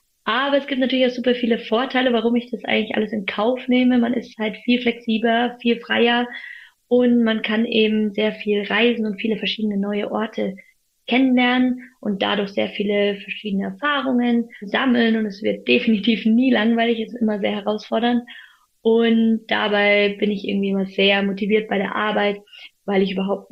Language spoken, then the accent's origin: German; Munich, Bavaria, Germany; also born or lived in Freiburg; in meiner Heimat München arbeiten konnte oder kann